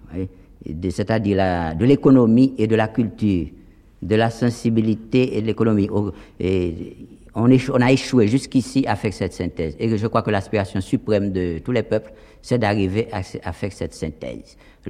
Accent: Haiti; C'est comme ça que, en fait, personnellement, je réagis en tant qu'haïtien avant tout.

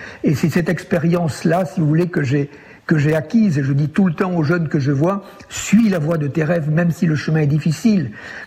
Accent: Vielmur-sur-Agout, Occitanie, France; Donc je suis installé sur un coteau au-dessus de mon village natal, au-dessus de la vallée de la Goutte. Le village natal s'appelle Vielmur.

